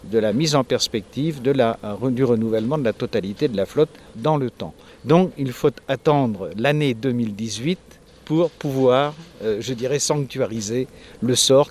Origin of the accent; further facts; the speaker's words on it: Groix, Brittany, France; Donc on est de Bretagne, mais ça ne veut pas dire qu'on n'est pas de Groix. On est de Groix, et être de Groix, c'est être de Bretagne